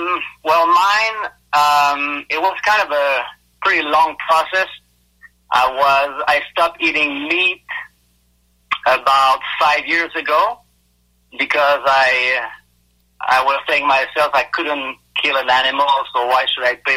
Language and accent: English; Quebec, Canada; I'm 48 years old, and I am originally from Quebec.